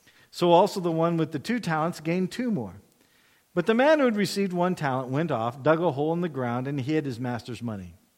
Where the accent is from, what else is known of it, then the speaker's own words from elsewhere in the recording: United States; I'm here as an American.